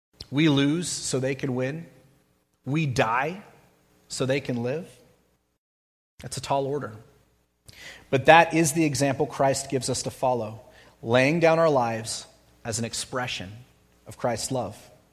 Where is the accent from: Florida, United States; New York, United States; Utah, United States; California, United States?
Utah, United States; Most of you probably don't know what I'm talking about because you weren't born and raised in Utah.